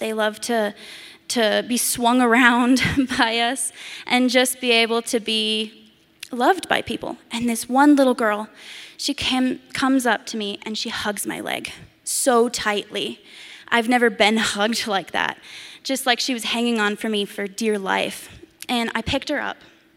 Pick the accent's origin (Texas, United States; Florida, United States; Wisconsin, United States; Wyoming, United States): Wyoming, United States; Laramie; I am originally from Laramie, Wyoming.